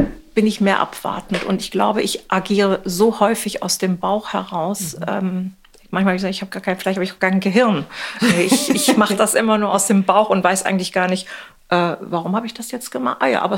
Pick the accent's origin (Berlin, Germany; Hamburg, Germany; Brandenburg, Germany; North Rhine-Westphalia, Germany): Hamburg, Germany; born there; Ich bin tatsächlich erst in Hamburg geboren.